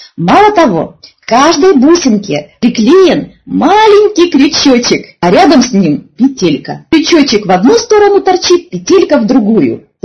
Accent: Ukraine; Я выросла на Украине, поэтому, когда я волнуюсь, то, как говорили мои студенты, я хэкаю, то есть вместо буквы «Г» произношу «Г».

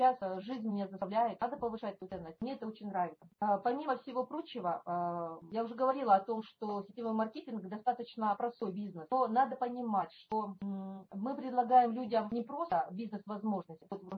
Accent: Primorsky Krai, Russia; К сожалению, мы с Приморья не смогли выехать, хотя всей душой там находимся.

